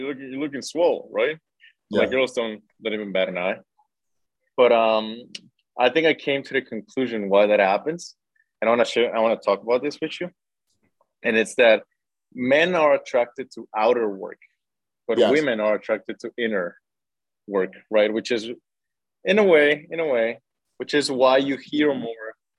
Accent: Guatemala; English is a second language; now in Austin, United States; So the reason why I came to Austin from Guatemala is that I wanted like better competition.

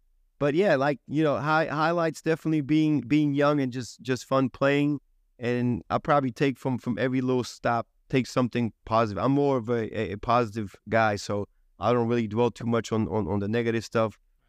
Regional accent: Luxembourg; also born or lived in Czechoslovakia; I was born in the Czechoslovakia, and then in 85, when I was four, we came to Luxembourg, and obviously Luxembourg is a richer country and just way more options.

